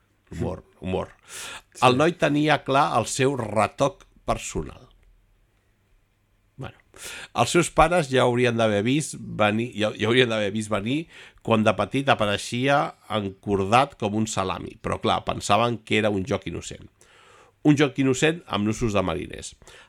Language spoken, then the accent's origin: Catalan; Barcelona, Catalonia, Spain; jo sóc nascuda, crescuda i viscuda a Gràcia de tota la vida, però Gràcia entès com a districte, perquè el meu barri és la Salut